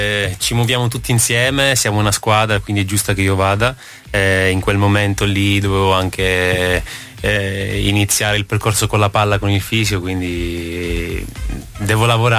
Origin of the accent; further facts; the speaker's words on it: Calabria, Italy; Io sono calabrese, quindi per forza.